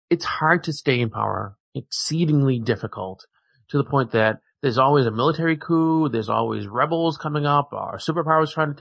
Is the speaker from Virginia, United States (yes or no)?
yes; Virginia, United States; born there; I live in the North. I'm going to call it the American Civil War. I was born in Virginia.